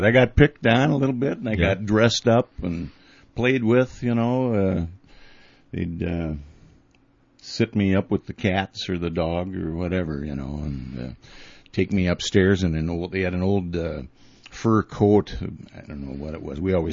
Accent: Hector, Minnesota, United States; also born or lived in Glencoe; Glencoe, which is Highway 212 west of the Twin Cities. And my hometown was Hector, actually, but I was born at the hospital in Glencoe.

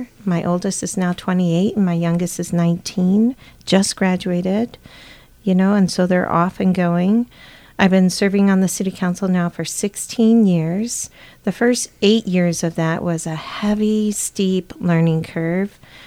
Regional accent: Sioux Falls, South Dakota, United States; So I hail from Sioux Falls, South Dakota

